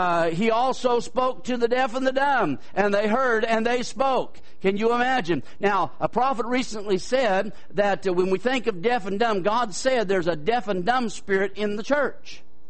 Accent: California, United States; Now, I was raised in California

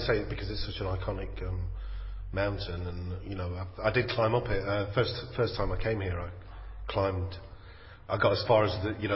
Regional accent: Nottingham, East Midlands, United Kingdom; Yeah, well, originally I'm from Nottingham, a city called Nottingham

